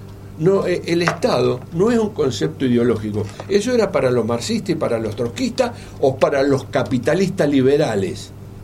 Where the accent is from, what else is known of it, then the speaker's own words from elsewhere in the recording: Villa Cañas, Santa Fe, Argentina; Yo había venido de mi pueblo, de Villa Cañas.